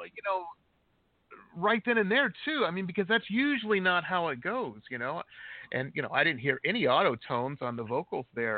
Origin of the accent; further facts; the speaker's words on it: Detroit, Michigan, United States; Hey, man, I grew up in Detroit. It was a mean time.